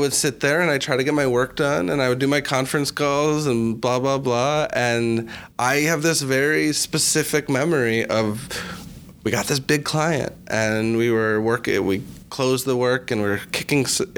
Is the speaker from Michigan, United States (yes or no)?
no; Chicago, Illinois, United States; So my background, I'm from Chicago.